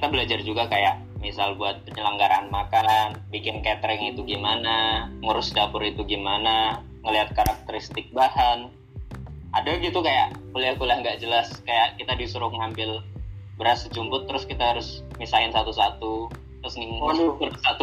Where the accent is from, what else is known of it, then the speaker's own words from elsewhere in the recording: Semarang, Central Java, Indonesia; asalnya dari Semarang.